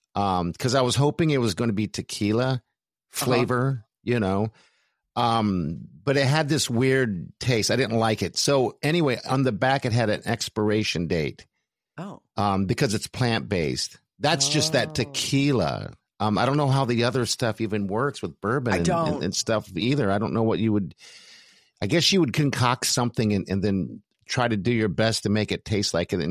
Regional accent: Germany; I grew up in Germany

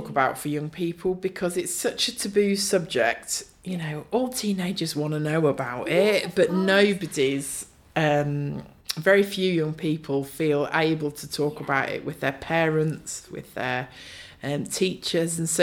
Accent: East Midlands, United Kingdom; moved away as an adult; now in Bradford, United Kingdom; I moved to Bradford by choice. I grew up in Northamptonshire and moved here to study.

